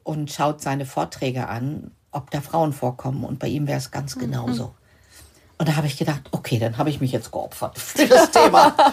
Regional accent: Lower Saxony, Germany; ich komme ja aus Niedersachsen

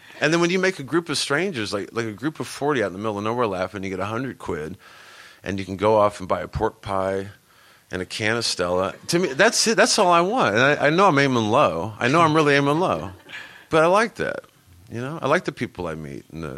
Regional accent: United Kingdom; I'm too... I'm British in that regard.

